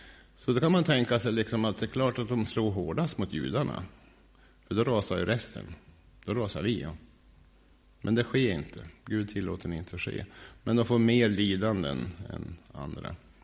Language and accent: Swedish; Sweden; det är klart att vi är svenskar.